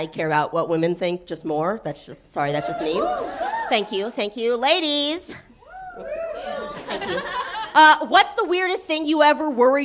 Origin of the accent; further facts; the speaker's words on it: the South, United States; I'm from the South where they want like our vaginas accessible to God or something.